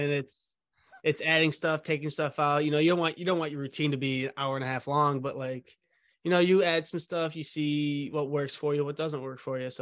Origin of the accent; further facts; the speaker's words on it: Chicago, Illinois, United States; I grew up a Cubs fan. I'm from the South Side of Chicago, and I grew up a Cubs fan.